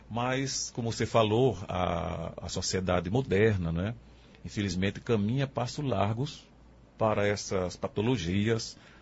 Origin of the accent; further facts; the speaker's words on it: Recife, Pernambuco, Brazil; now in Afogados da Ingazeira, Brazil; nós estamos aqui residindo agora em Afogado da Ingazeira, eu sou natural de Recife, onde tive a minha formação, né? Em uma faculdade particular do Recife.